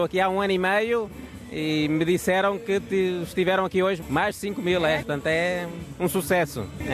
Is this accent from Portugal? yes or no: yes; Azores, Portugal; Eu sou açoriano.